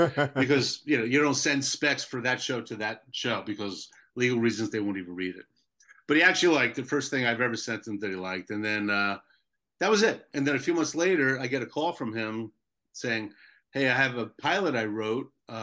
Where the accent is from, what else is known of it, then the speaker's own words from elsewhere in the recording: New Jersey, United States; but I'm from Jersey. I never expected to come out here ever.